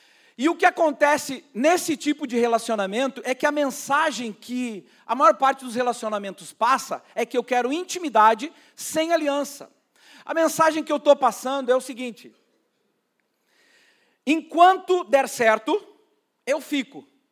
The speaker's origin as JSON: {"language": "Portuguese", "region": "Rio Grande do Sul", "country": "Brazil", "said": "eu não, porque eu sou gaúcho."}